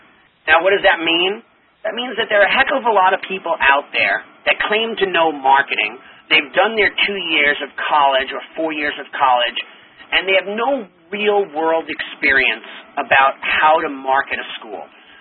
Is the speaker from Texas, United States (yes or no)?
no; West Islip, New York, United States; I don't know how true it is. But it's said in West Islip, in the East Islip School District where I live, I actually came from West Islip